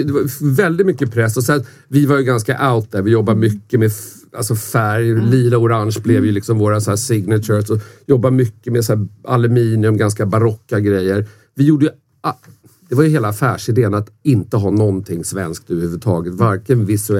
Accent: Sweden; Att jag är svensk.

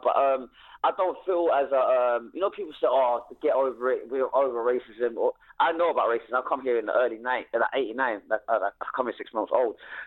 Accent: Somaliland, Somalia; Somali, I'm from British Somalia. We fought for Britain.

